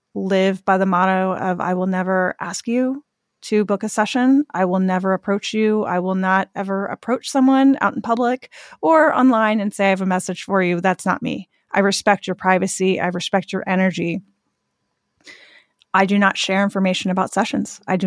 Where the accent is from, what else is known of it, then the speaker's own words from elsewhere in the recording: California, United States; I grew up in Northern California, but I live in New England now. And I'm very New England.